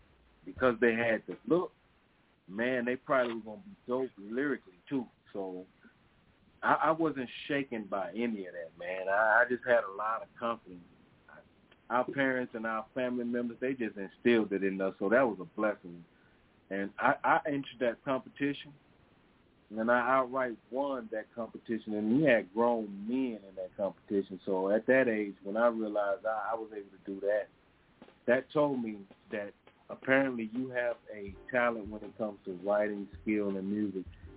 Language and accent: English; Mississippi, United States; of growing up in Mississippi.